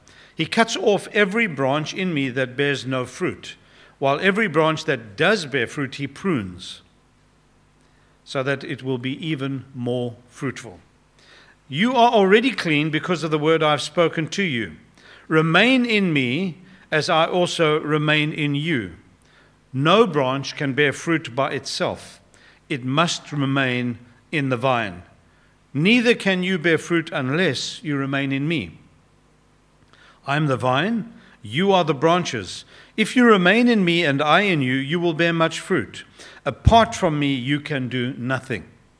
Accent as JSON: {"language": "English", "country": "South Africa", "tie": "born or raised there", "said": "I grew up in South Africa, and it's always humbling to come back"}